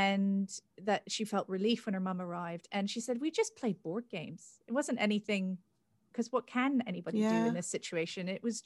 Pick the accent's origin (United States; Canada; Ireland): Canada; You know, I'm both my parents have now died and I'm Canadian as well.